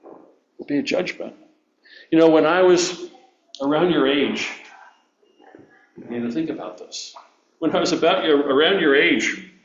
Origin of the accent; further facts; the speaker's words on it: Florida, United States; It took place in Florida. Oh, it took place in my hometown. My hometown.